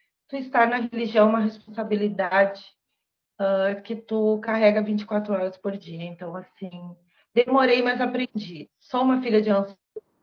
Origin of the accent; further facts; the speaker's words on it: Rio Grande do Sul, Brazil; Bem, eu sou aqui do Rio Grande do Sul, moro em Lajeado, moro aqui em Lajeado há 20 anos já.